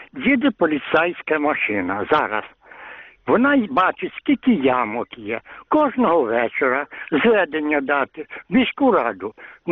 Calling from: Lviv, Lviv Oblast, Ukraine

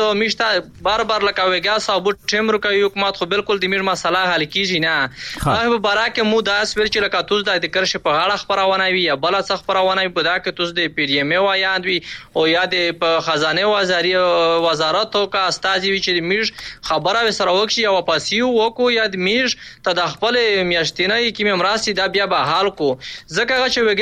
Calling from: Khyber Pakhtunkhwa, Pakistan; مش د بانو سره درګن ټلیفون کړی دی مش شمالي وزیرستان د ضرب عذاب کډوالی

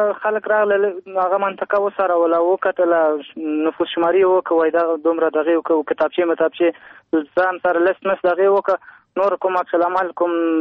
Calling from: Kabul, Afghanistan; د کابل ولایت د برښناکوت څخه تاسو بړی کې.

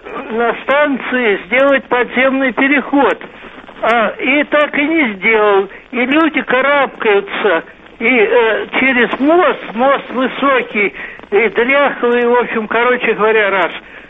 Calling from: Solntsevo, Moscow, Russia; это я из Солнцева звоню

